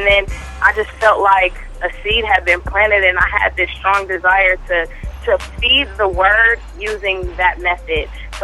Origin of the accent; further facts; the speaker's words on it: Oakland, California, United States; I grew up in Oakland, California. I was raised in church up until the age of about 6, and then after that, no more church.